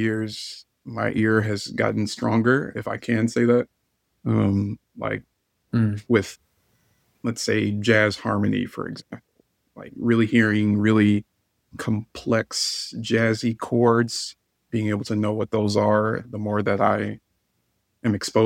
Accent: Texas, United States; I'm from Texas originally.

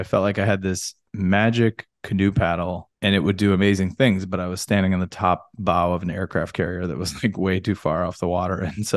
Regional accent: Eau Claire, Wisconsin, United States; I grew up in Eau Claire, Wisconsin, and yeah, my dad lives in Madison.

